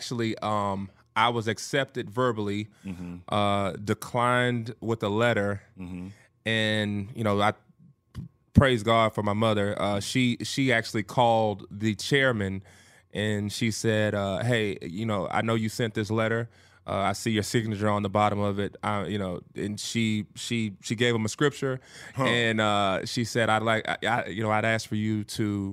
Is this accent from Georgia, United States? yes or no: no; Dickinson, Texas, United States; So I'm originally from Dickinson. That's where my whole family is. Mm-hmm. Dickinson, Texas. I went to school in Friendswood.